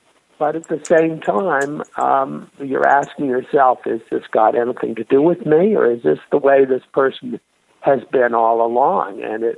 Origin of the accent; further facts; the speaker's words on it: Canada; I heard a lot of Christian parables at my Anglican school growing up in Canada.